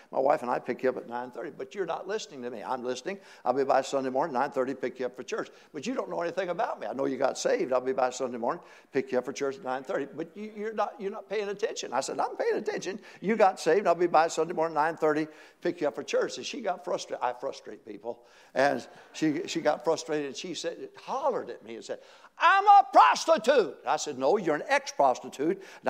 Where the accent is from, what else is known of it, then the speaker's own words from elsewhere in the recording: Arkansas, United States; born there; Now, I was born in Arkansas, so I'm a little slow anyway.